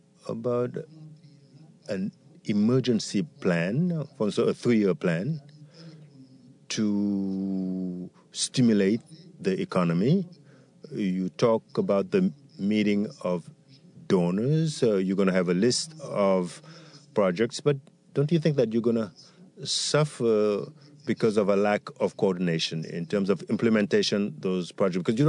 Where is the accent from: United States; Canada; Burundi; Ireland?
Burundi; I am working with the African diaspora. I come from Burundi.